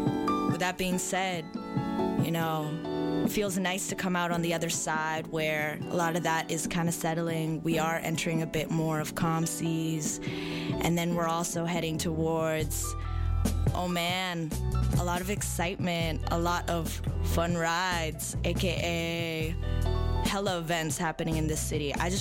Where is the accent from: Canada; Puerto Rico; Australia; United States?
Canada; Vancouver, British Columbia; I grew up in East